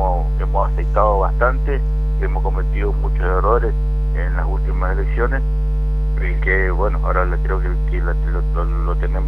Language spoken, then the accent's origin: Spanish; Argentina; acá somos argentinos